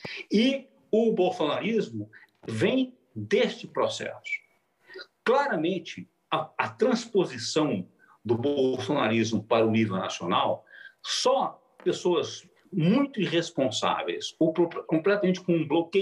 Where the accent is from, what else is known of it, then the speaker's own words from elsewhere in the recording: Rio de Janeiro, Brazil; é o Rio de Janeiro, e é o estado, o meu estado, onde eu nasci, onde eu cresci, onde eu vivi grande parte da minha vida